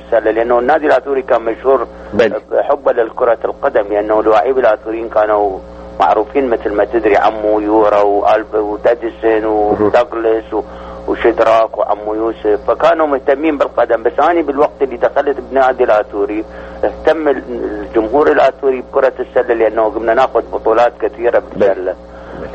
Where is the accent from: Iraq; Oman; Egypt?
Iraq; moved away; لأن أنا لازلت عراقي صميم 100% مو 100%. أنا صار لي 32 سنة بس أنا دمي ما تغيرت، أنا بعدني عراقي